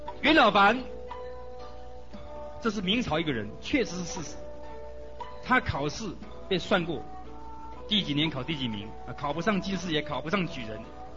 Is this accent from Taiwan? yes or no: no; Guangdong, China; 因为小弟是广东人。不能够忘本